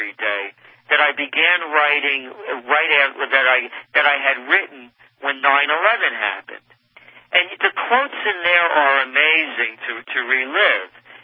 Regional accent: New York City, New York, United States; Listen, Alex, I grew up in the Bronx. I used to go to Coney Island and Palisades Amusement Park.

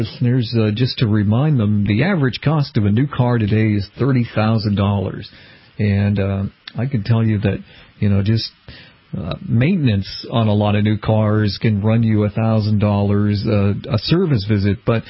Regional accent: Massachusetts, United States; I'm from the New England area myself. I grew up and still live in suburban Boston

